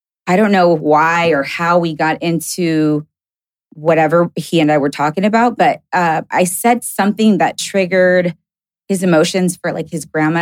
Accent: Sacramento, California, United States; back then when I was like working in the nightclubs and stuff back in my hometown, like Sacramento.

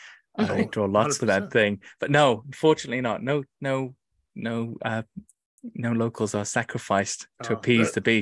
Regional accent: England, United Kingdom; We're still English. We're still civilized, you know, and it's right.

